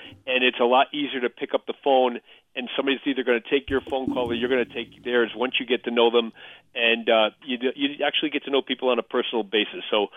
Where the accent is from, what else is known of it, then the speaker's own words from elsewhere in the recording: Cromwell, Connecticut, United States; now in West Hartford, United States; And I'm from Cromwell, Connecticut. I live in West Hartford with my wife, Maria, and our four kids.